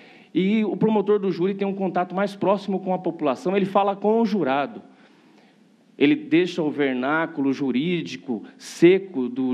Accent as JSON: {"language": "Portuguese", "region": "São Paulo", "country": "Brazil", "tie": "born there", "said": "Sou paulista de nascimento, mas há mais de 18 anos sou filho de Minas Gerais também."}